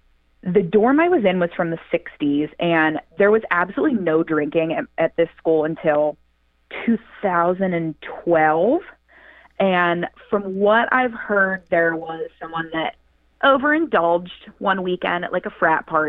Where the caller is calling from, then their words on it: Pittsburgh, Pennsylvania, United States; Pittsburgh.